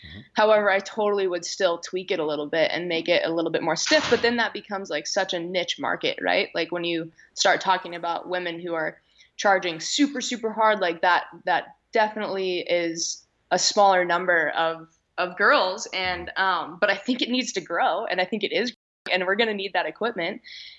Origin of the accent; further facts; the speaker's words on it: Squaw Valley, California, United States; Like growing up, I grew up in Squaw Valley.